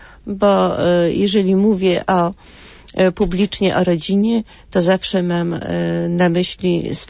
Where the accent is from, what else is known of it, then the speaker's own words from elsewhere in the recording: Mińsk Mazowiecki, Masovian Voivodeship, Poland; Ja jestem z Mińska Mazowieckiego, to jest Mazowsze, miejscowość podwarszawska.